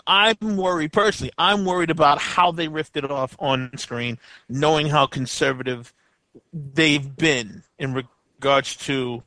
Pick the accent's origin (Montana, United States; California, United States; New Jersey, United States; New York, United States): New York, United States; New York City; I'm a New Yorker. Bite me.